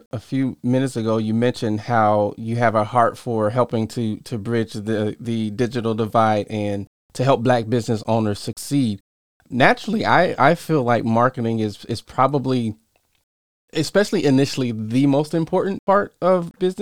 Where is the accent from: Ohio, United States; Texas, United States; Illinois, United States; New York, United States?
Illinois, United States; also born or lived in Chicago; I was born in Chicago, but raised in Southern Illinois.